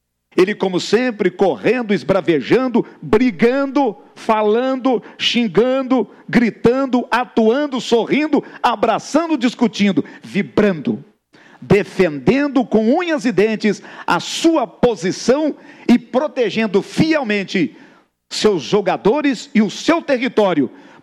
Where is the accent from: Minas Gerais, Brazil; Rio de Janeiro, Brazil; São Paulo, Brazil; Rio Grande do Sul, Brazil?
Minas Gerais, Brazil; Araguari; honrado com a deferência que acabo de ser distinguido pela Câmara Municipal de Vereadores de Araguari. Minha terra, meu solo, meu brasão, meu torrão.